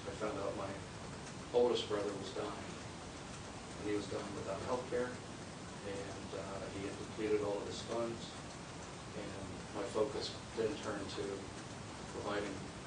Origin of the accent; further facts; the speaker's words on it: Carlisle, United States; I'm a local. I grew up in Carlisle, born and raised.